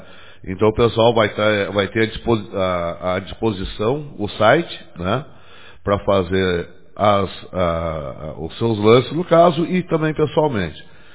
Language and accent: Portuguese; Rio Grande do Sul, Brazil; Eu vou dizer assim, como bom gaúcho, em todo mundo, né?